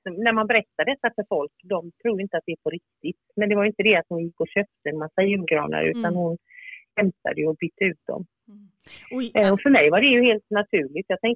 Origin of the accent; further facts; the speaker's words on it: Halland County, Sweden; Det var nämligen så här att jag är ju uppvuxen nere i Halland och min familj hade liksom en egen skog.